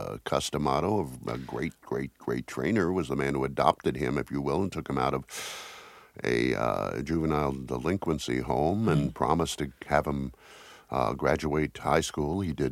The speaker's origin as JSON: {"language": "English", "region": "the South", "country": "United States", "tie": "born or raised there", "said": "I just don't think that's what I was raised in the South to be about."}